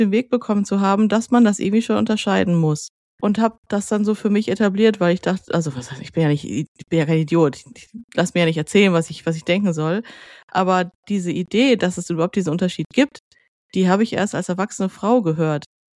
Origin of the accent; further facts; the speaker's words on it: North Rhine-Westphalia, Germany; habe ja meine Kindheit und Jugend im Ruhrgebiet verbracht